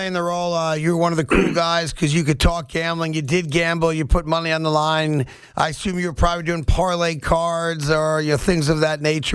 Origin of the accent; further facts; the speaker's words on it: New York, United States; Just that's what life was as a kid growing up in New York.